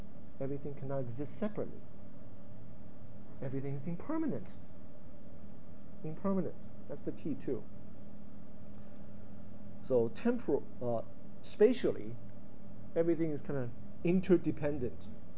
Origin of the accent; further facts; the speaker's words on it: New Jersey, United States; Me growing up in New Jersey, New York area will have a certain type of experience.